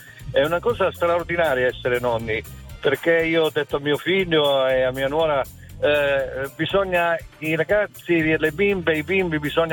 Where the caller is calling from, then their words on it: Manfredonia, Apulia, Italy; Sono di Manfredonia, dalla Porta del Gargaro. Per andare sul Gargaro dovete passare da me.